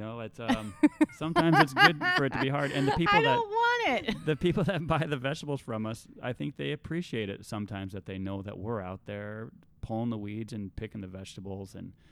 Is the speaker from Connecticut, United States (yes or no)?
no; Iowa, United States; became obvious that we got to go back to Iowa. And we considered whether to live in Joanne's hometown or my hometown, because both places offered the ability to get some land and start farming.